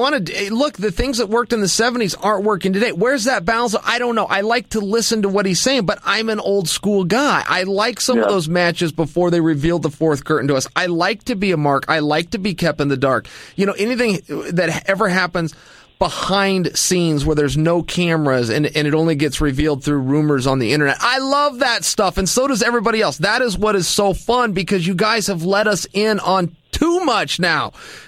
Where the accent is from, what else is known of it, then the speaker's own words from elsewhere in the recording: Portland, Oregon, United States; Yeah, I grew up in Portland. We had a great scene.